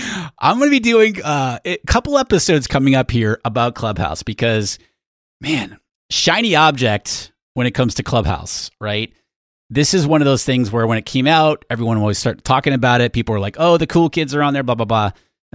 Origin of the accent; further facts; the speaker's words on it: New Hampshire, United States; now in San Diego, United States; I do not miss the New Hampshire winters. San Diego today, nice and sunny, 65 degrees. That's why I live here.